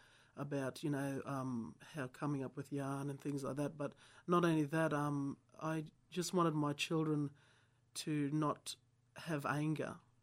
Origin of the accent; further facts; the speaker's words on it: Babinda, Queensland, Australia; also born or lived in Ayr; I grew up all around probably Babinda. It's a little town just probably an hour up from Innisfail.